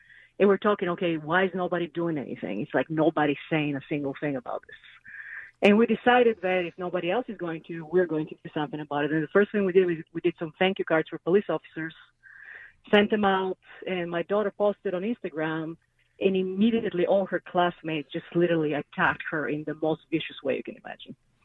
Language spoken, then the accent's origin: English; Bulgaria; I actually grew up in a socialist country, so I know, and I grew up in Bulgaria during the communist regime.